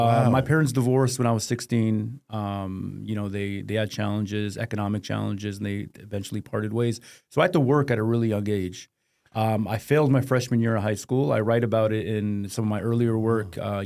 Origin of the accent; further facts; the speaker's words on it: Detroit, Michigan, United States; I grew up in Detroit, Michigan. Detroit is a very downtrodden, heavily African-American, Arab-Muslim-American city. Sure. So as a young immigrant